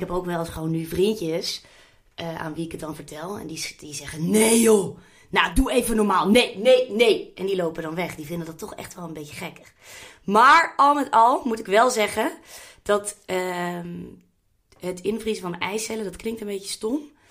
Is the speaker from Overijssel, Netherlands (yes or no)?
no; The Hague, South Holland, Netherlands; Ik kom bijvoorbeeld uit Den Haag.